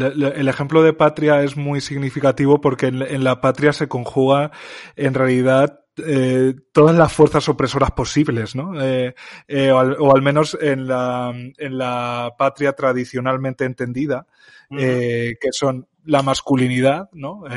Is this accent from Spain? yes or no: yes; Spain; Yo soy español fallido, aunque soy muy español a mi manera